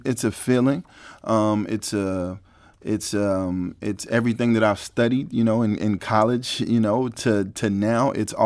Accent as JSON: {"language": "English", "town": "St. Louis", "region": "Missouri", "country": "United States", "tie": "born or raised there", "said": "growing up in St. Louis and going to Jazz St. Louis before, previously called the Bistro, since I was like 14, 15 years old."}